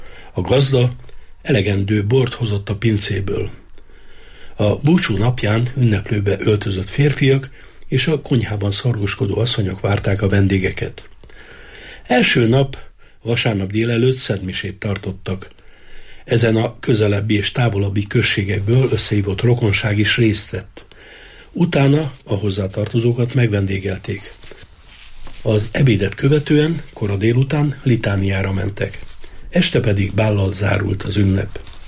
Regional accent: Ináncs, Borsod-Abaúj-Zemplén, Hungary; Szülőfalumban, Ináncson, októberben tartják a templom búcsút

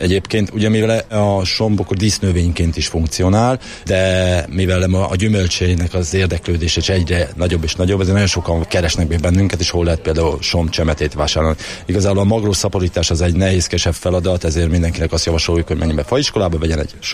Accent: Somogy, Hungary; a saját megyén somogyi vagyok

